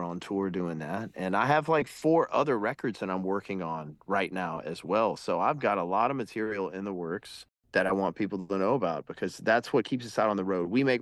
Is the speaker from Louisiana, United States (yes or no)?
yes; Louisiana, United States; He's from Louisiana. I'm from Louisiana, you know, two different generations, but both, you know, blues musicians and lovers of the genre.